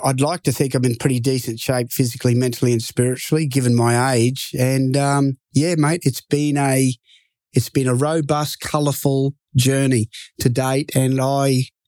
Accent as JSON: {"language": "English", "country": "Australia", "said": "And certainly as an Australian, to walk those halls and to study there and just have that experience."}